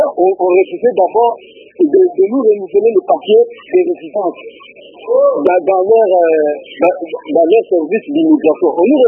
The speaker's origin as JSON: {"language": "French", "country": "DR Congo", "said": "Jusqu'à maintenant, ils ne reconnaissent pas, nous sommes des Congolais."}